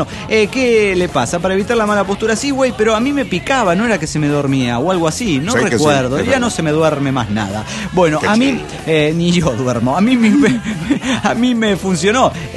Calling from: Argentina; Desde Argentina aquí, hola, amigos de la nave.

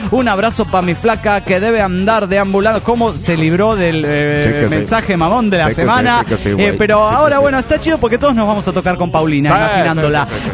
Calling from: La Paz, Baja California Sur, Mexico; de La Paz, Baja California Sur.

